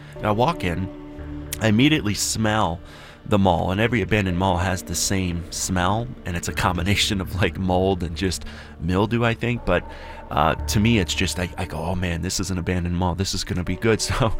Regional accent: Cleveland, Ohio, United States; I grew up in Cleveland.

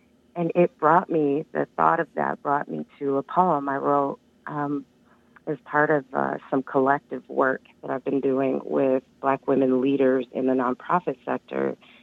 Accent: Detroit, Michigan, United States; I grew up in Detroit, you know, Black Bottom, a complicated chocolate city steeped in rebellion and revolution.

